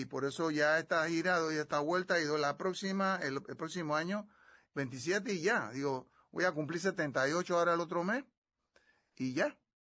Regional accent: Panama; moved away as an adult

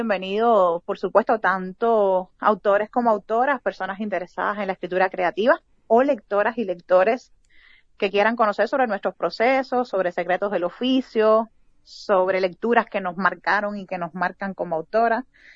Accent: Cuba; quienes somos cubanos, para que vivimos allá ya más de 2 años

